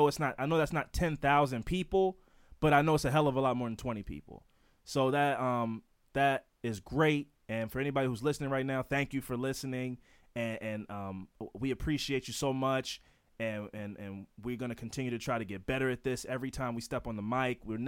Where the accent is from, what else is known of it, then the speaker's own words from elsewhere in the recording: Baltimore, Maryland, United States; Now, you know, we're from Baltimore, right?